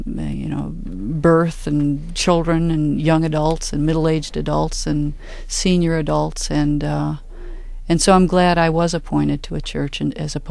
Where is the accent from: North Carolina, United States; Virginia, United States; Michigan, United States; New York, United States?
Michigan, United States; Royal Oak; also born or lived in Detroit; we grew up here in Detroit until I was about in junior high, and then went to Royal Oak and finished growing up there.